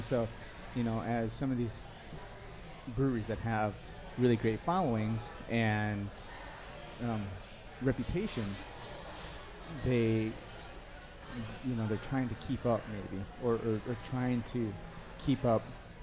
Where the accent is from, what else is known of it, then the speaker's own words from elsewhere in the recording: Midwest, United States; And for a long time growing up in the Midwest, you couldn't find anything like that.